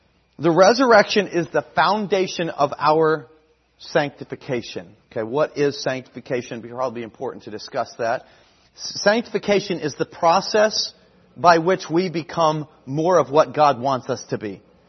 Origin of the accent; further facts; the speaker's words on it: United States; Now, I'm an American as through and through as anybody. I love America.